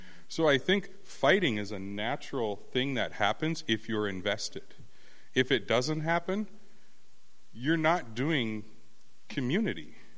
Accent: Minnesota, United States; And I'm Minnesotan, which doesn't show emotion, and I'm Native American, so we have that generational stoicism there, and it shows.

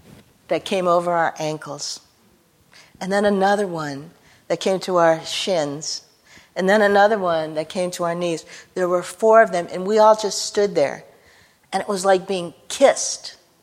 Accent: Minnesota, United States; Where I grew up on the Iron Range.

